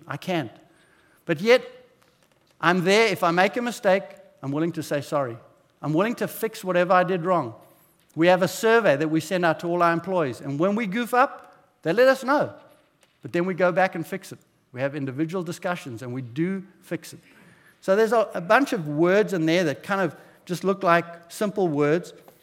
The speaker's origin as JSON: {"language": "English", "country": "South Africa", "moved": "yes", "lives_now": "United States", "said": "I come from South Africa. We don't really know about suing, but when I got here, I truly found out."}